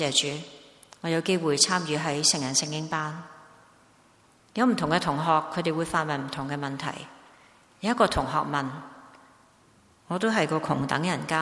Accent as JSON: {"language": "Chinese", "country": "Hong Kong", "tie": "born there", "said": "我们可以想想，我们生在香港的人，以前很多人就恨入英籍，即是当我们还是英国殖民地的时候"}